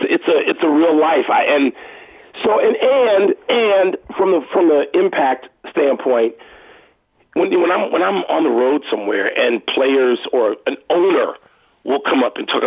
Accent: Chicago, Illinois, United States; because growing up in Chicago, I do what I do.

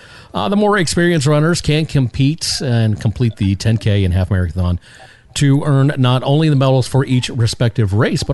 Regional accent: El Dorado, Arkansas, United States; Did you know that in my hometown over in El Dorado, Arkansas

